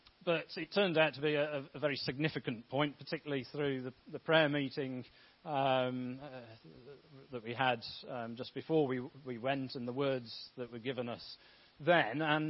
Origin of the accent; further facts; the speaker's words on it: Bromsgrove, West Midlands, United Kingdom; Bromsgrove is my hometown. I've been here for nearly 39 years, and Grace Church is my home church.